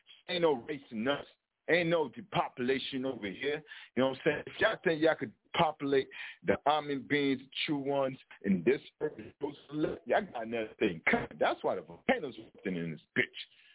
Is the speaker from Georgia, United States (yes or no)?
no; Miami, Florida, United States; Born and raised in Miami-Dade, of course.